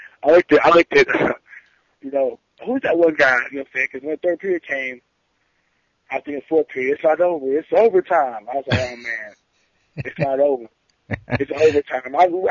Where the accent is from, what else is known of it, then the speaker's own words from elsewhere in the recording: Murfreesboro, Tennessee, United States; born there; I was born right outside Nashville in Murfreesboro.